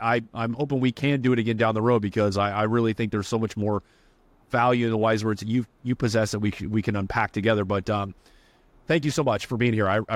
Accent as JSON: {"language": "English", "region": "California", "country": "United States", "said": "I'm from California, too."}